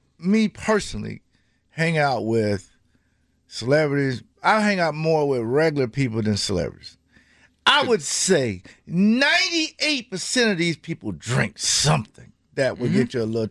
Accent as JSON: {"language": "English", "town": "Cleveland", "region": "Ohio", "country": "United States", "said": "Because I'm from Cleveland."}